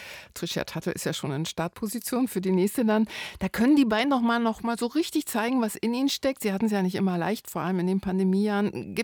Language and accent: German; Potsdam, Brandenburg, Germany; Also bis nach Potsdam, wo ich herkomme, schwappt sich schon die Aufregung.